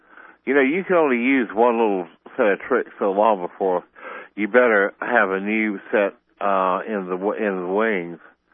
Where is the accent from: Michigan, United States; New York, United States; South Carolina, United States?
South Carolina, United States; Well, like I say, I'm from South Carolina. I don't make any boast about it